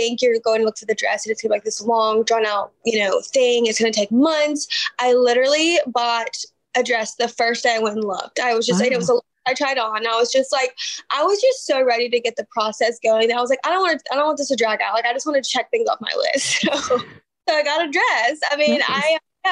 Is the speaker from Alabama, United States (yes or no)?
yes; Alabama, United States; So I grew up in Alabama, went to the University of Alabama.